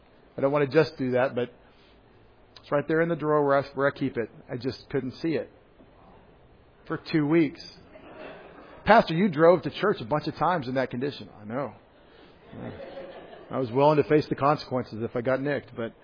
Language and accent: English; Texas, United States; If I say prayer the way I grew up in East Texas, it's 2 syllables.